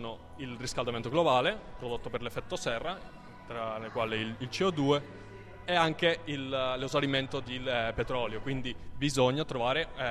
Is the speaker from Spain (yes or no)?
yes; Barcelona, Catalonia, Spain; Italian is a second language; now in Italy; vengo da Barcellona.